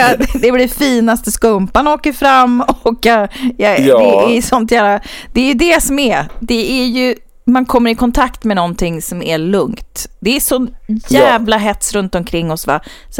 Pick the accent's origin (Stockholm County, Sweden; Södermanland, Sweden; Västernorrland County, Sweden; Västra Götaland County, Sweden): Västernorrland County, Sweden; born there; Eller så kan det vara att jag är född i Ångermanland